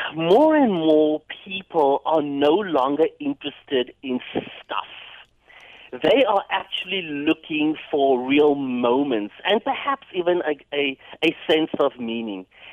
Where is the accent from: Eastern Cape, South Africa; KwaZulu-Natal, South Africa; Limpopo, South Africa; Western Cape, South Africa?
Western Cape, South Africa; Cape Town; I was actually born and raised in Cape Town, South Africa. I like to mention the year I was born. It was 1973